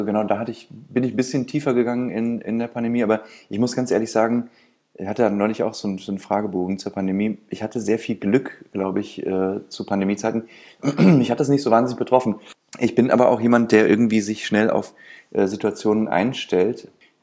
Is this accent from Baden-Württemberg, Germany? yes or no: no; Hesse, Germany; also born or lived in Mainz / Berlin; now in Brandenburg, Germany; ich bin 2000, glaube ich, nach Berlin gegangen. Ich bin ja eigentlich ursprünglich Hesse und dann irgendwie, genau, erst nach über Mainz, also über Umwege in Mainz nach Berlin gekommen. Und jetzt so seit 5 Jahren orientiere ich mich einfach eher hier draußen in Brandenburg.